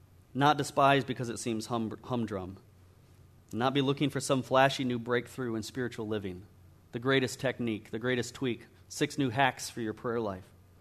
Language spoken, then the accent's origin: English; Michigan, United States; been a key part of my testimony in my hometown up in Michigan